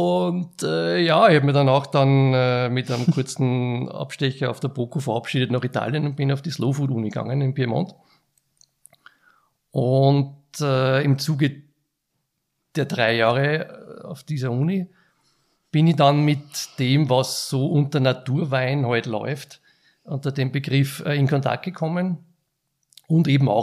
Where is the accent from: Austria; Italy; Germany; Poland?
Austria; Ybbs an der Donau, Lower Austria; Ich bin aus Ybbs an der Donau und bin dort seit knapp 10 Jahren als Weinimporteur tätig.